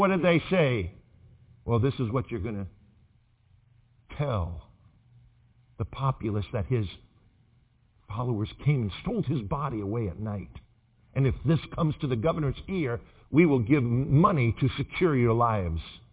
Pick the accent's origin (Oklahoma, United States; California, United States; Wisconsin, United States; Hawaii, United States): Oklahoma, United States; See, I'm from Oklahoma. That's, you know, where a lot of cowboys are.